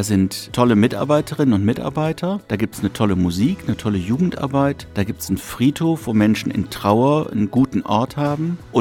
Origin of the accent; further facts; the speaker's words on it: Duisburg, North Rhine-Westphalia, Germany; Ich stamme eigentlich aus Duisburg, da bin ich groß geworden. Und ich bin 55 Jahre alt